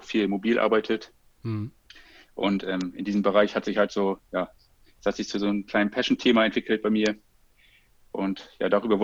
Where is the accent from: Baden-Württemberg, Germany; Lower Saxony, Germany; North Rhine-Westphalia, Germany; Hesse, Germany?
Lower Saxony, Germany; Oldenburg; ich komme aus Oldenburg, deswegen hier gibt es nicht so viele Projekte, deswegen war das eigentlich klar, dass ich ein bisschen weiter weg muss.